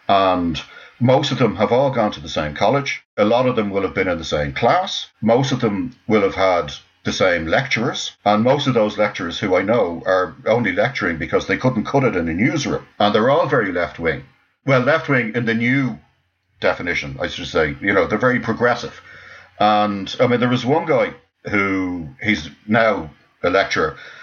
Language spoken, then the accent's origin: English; Ireland; now in England, United Kingdom; As an Irish person, I feel very comfortable in the north of England.